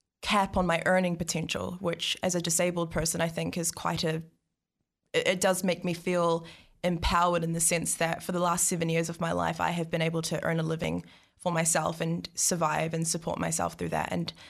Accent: Napier, Hawke's Bay, New Zealand; now in Wellington, New Zealand; Growing up in Otupoti, I was sort of known as like the angry feminist, and I was bullied a lot.

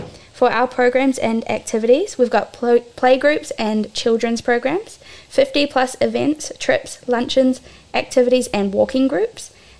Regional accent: Norton, England, United Kingdom; I was born and raised in Norton for like 20 years now.

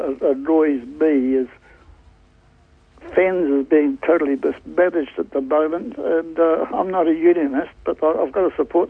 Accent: Auckland, New Zealand; moved away as an adult; Born and raised in Auckland. I came down here 12 years ago.

